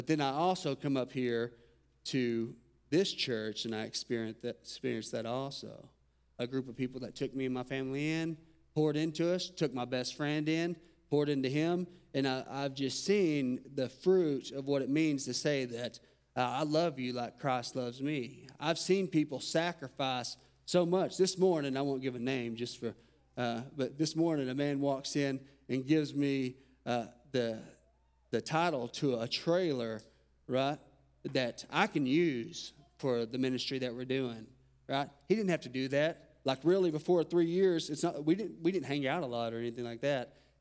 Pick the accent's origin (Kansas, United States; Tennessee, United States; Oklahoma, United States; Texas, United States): Texas, United States; I've experienced this when I was coming up from Texas.